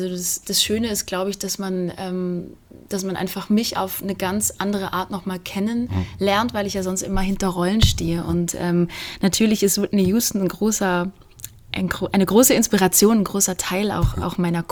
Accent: Baden-Württemberg, Germany; now in New York, United States; als kleines Mädchen im Schwarzwald

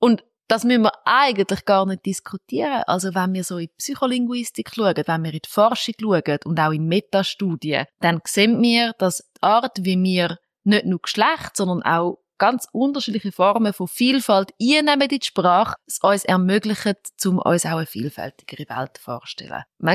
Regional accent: Schaffhausen, Switzerland; accent: Schaffhausen dialect; Ich habe zum Beispiel meinen Schaffhauser Dialekt ein bisschen verloren und traue dem immer noch hinterher.

